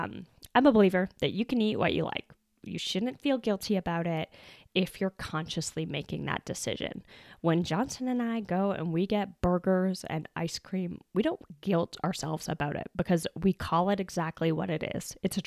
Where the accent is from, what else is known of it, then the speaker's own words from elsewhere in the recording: Canada; I mean, come on, I'm Canadian.